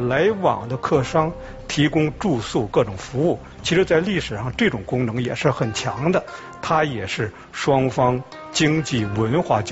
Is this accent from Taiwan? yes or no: no; Beijing, China; 我是土生土长的本地人啊